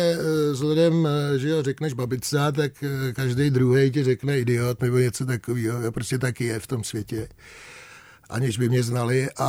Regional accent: Prague, Czechia; protože jsem byl z Prahy

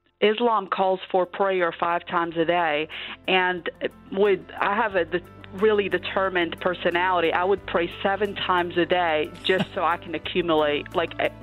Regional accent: Casablanca, Casablanca-Settat, Morocco; Yes. So Casablanca is very industrial. And what I remember mainly about growing up in Morocco is, you know, I was the baby in a family of five siblings, and I was born and raised into an Islamic household.

